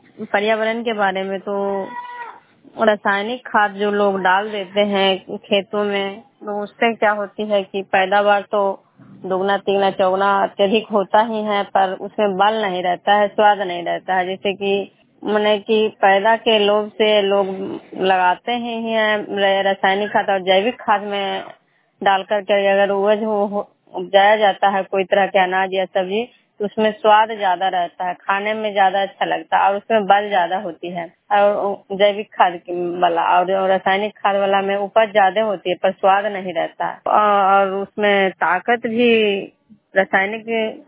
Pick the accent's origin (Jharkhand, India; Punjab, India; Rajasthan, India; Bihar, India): Bihar, India; नालंदा जिला नगर नवसा प्रखंड के निवासी हूँ।